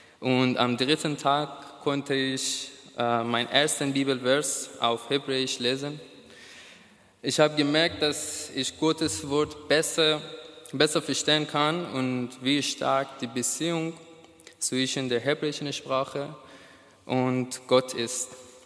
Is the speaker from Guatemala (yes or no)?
no; Iran; moved away as an adult; now in Munich, Germany; ich komme aus dem Iran und seit 9 Monaten wohne ich in München, in Deutschland. Ich bin Christ seit fast 2 Jahren.